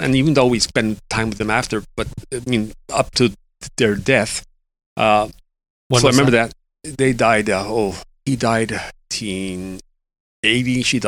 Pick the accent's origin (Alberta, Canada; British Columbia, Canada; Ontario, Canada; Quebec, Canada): Quebec, Canada; Westmount; born there; I was born in Westmount, Quebec, in a small mansion.